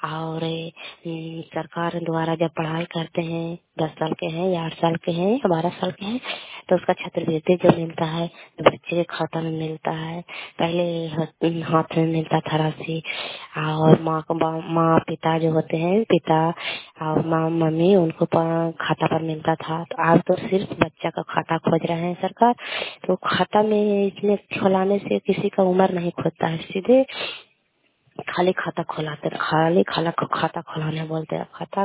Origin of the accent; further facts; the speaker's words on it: Kalyanpur, Bihar, India; कल्याणपुर वाले बेलछी पंचायत प्रखंड चंडी जिला ललंदा का निवासी हूँ।